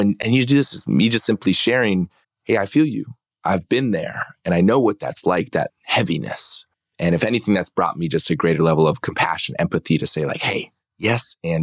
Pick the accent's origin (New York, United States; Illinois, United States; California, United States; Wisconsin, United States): California, United States; San Diego; I was born and raised in San Diego. I had three older sisters growing up.